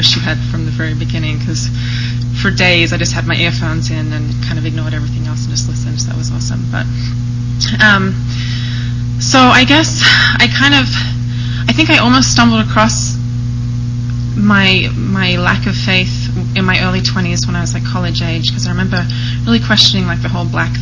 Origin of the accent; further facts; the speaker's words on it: Australia; now in Utah, United States; I live here in Utah. I'm originally from Australia, so my accent's a little different.